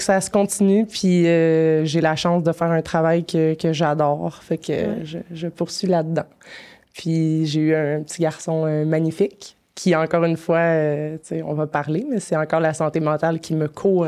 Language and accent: French; Quebec, Canada; petite vie banale de fille de la Rive-Sud, de … on peut pas être plus québécois que ça